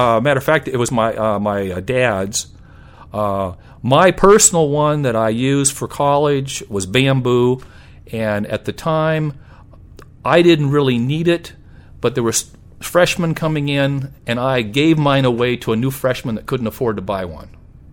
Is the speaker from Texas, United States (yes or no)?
no; Washington, United States; And I grew up on the West Coast in Washington State, and it was very easy to talk to Japan from the West Coast versus the East Coast.